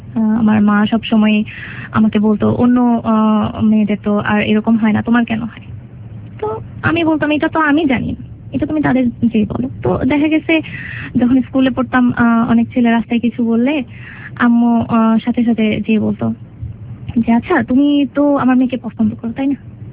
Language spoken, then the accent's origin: Bangla; Dhaka, Dhaka Division, Bangladesh; also born or lived in Comilla; আমার শৈশবকালটা সম্পূর্ণই শুরু হয় ঢাকাতে, আমার জন্ম কুমিল্লাতে। আমার যখন বয়স দেড় কি দুই তখন আমার ফ্যামিলি আমাকে ঢাকায় নিয়ে আসে।